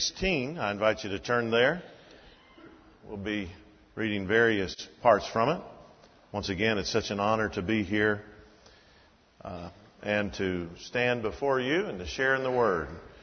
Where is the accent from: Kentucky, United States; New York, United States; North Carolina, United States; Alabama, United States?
Kentucky, United States; And I grew up in Western Kentucky, where we were Darwinian at the table.